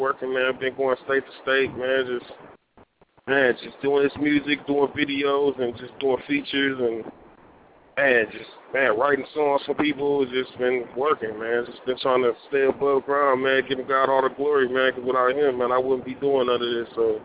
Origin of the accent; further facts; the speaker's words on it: Milwaukee, Wisconsin, United States; I'm from Milwaukee. We got guitar centers.